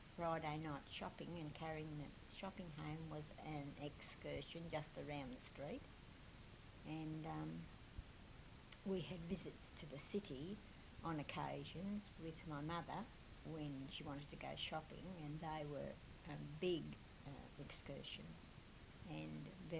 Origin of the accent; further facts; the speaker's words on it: Penrith, New South Wales, Australia; born there; I live at 61 Jones Street. I was born on the 25th of the 1st, 1929, and I was born in Penrith, in Belmore Street, near the station.